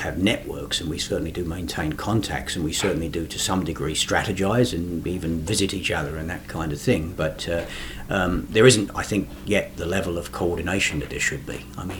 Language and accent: English; England, United Kingdom; moved away; when I came here originally from England